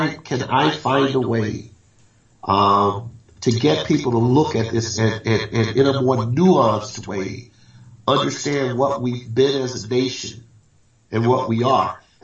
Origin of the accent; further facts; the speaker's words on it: Mobile, Alabama, United States; I grew up in Alabama while George Wallace was the governor. And if I close my eyes, it's like I just woke up again in Pritchett, Alabama, Mobile, Alabama, with George Wallace the governor.